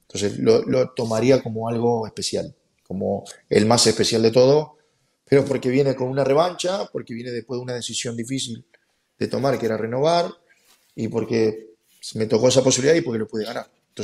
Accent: Tucumán, Argentina; Yo soy de Tucumán. Iba a haber mucho Atlético Tucumán y soy hincha de Atlético Tucumán. Pero como somos del interior, normalmente nos damos la libertad de ser alguien de Argentina

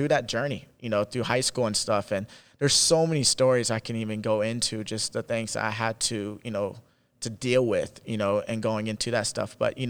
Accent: Salina, Kansas, United States; Yeah, so I grew up in Salina, Kansas. It's literally straight down I-70, 3 hours away.

